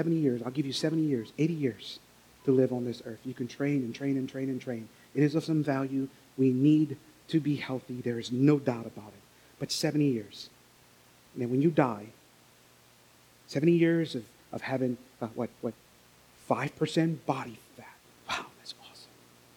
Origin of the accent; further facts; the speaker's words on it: St. Lucia; And you got to understand, I grew up in St. Lucia.